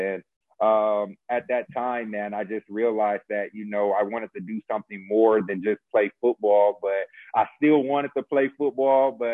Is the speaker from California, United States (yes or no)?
yes; Fresno, California, United States; I always came back to my hometown, which is Fresno, California